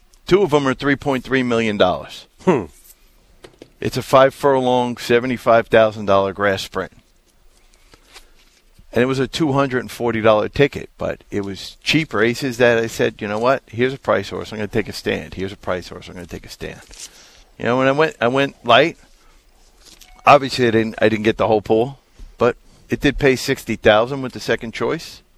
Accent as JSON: {"language": "English", "town": "Tenafly", "region": "New Jersey", "country": "United States", "tie": "born or raised there", "said": "New Jersey."}